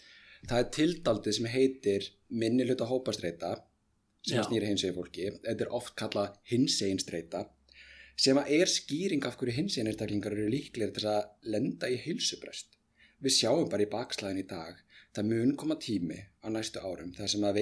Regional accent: Akranes, Western Region, Iceland; Og það að nú ég, samkennuðu maður, kem frá Akranesi, það ekki einasti hinsegin einstaklingur í kringum mig.

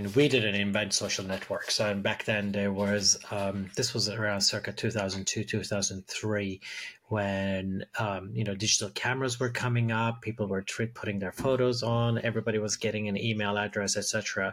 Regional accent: Turkey; moved away as an adult; also born or lived in United States; I grew up in Turkey. And then went to school, went to university in the States

